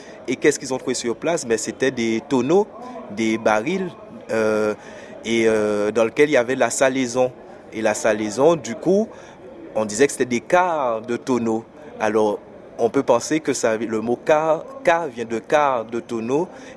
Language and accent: French; Guadeloupe, France; le cas, c'est moi en tant que Guadeloupéen, mais c'est chacun des Guadeloupéens